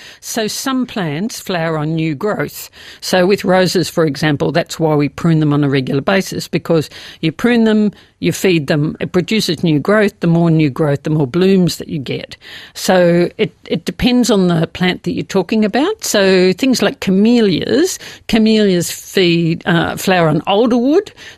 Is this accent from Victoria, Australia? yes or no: yes; Melbourne, Victoria, Australia; I grew up in Melbourne, and they were one of my favourite plants.